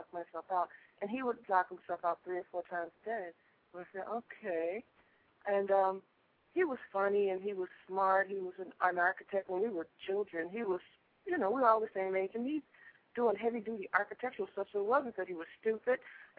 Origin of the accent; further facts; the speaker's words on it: Inglewood, California, United States; I grew up in Inglewood, for God's sake. I grew up it was a mixed community then